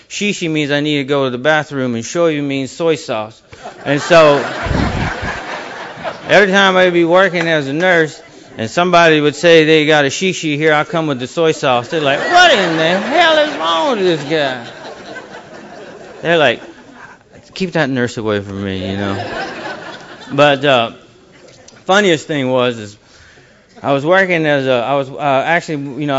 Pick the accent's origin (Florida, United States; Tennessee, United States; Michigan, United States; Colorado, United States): Tennessee, United States; Memphis; born there; Well, I was born in Memphis, Tennessee, like I said, in 1972.